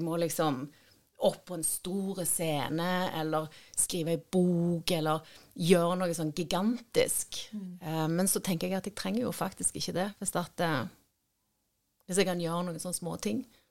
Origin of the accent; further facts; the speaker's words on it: Verdal, Trøndelag, Norway; also born or lived in Harstad; Opprinnelig fra Harstad, vokste opp i Verdalen med Levi Sandnes.